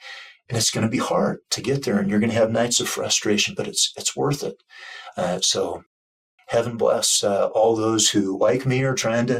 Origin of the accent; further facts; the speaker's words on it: Oregon, United States; one of my dearest, closest friends from growing up in Oregon, where we're both from